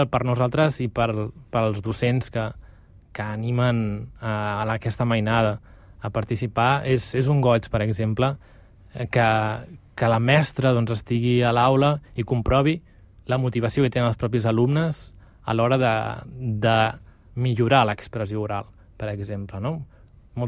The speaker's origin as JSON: {"language": "Catalan", "region": "Catalonia", "country": "Spain", "said": "És important que nosaltres, com a catalans, transmetem també la nostra cultura"}